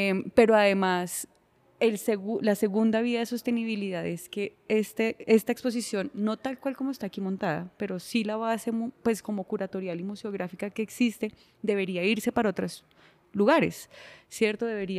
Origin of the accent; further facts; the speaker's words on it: Bogotá, Bogotá Capital District, Colombia; nosotros como bogotanos y bogotanas, ahí sí muy centralizado